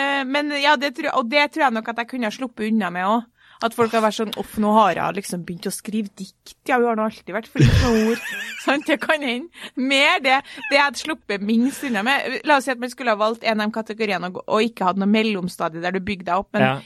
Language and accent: Norwegian; Oslo, Norway; Ja, men jeg er fra Oslo.